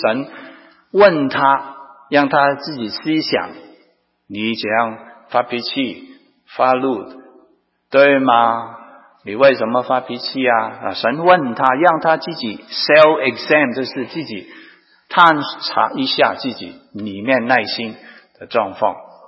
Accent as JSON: {"language": "Chinese", "country": "Hong Kong", "tie": "born or raised there", "said": "因为我在香港长大，我的文化可能跟从中国长大的文化不一样啊。"}